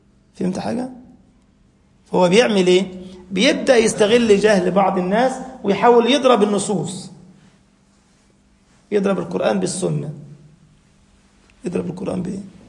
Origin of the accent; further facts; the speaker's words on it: Egypt; أو الله يقول لك بالنص عندنا في مصر دول بتوع فقه الحمامات